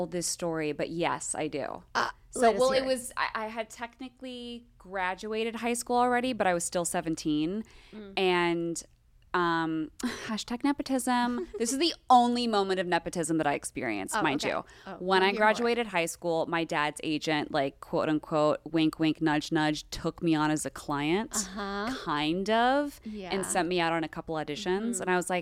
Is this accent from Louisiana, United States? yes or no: no; Los Angeles, California, United States; I grew up in Los Angeles.